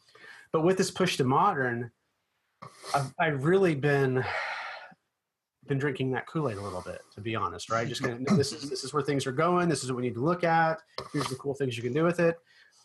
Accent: Arkansas, United States; They call it hillbilly tabs because I'm from Arkansas. I'm a hillbilly, right?

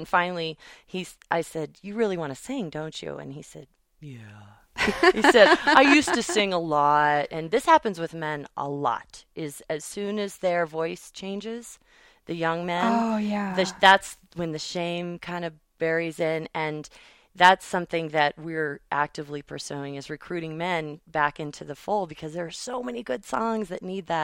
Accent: Pewaukee, Wisconsin, United States; Well, I grew up in El Rancho in Pewaukee, and my mother said I sang my whole life, and there weren't any choirs or arts programs in Pewaukee at the time.

